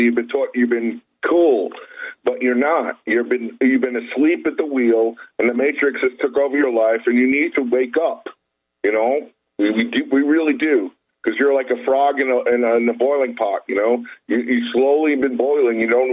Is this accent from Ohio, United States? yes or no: no; New York, United States; now in Apollo Beach, United States; I'm from, I currently live in Apollo Beach, Florida. I came from New York. I mean, I lived in liberal New York.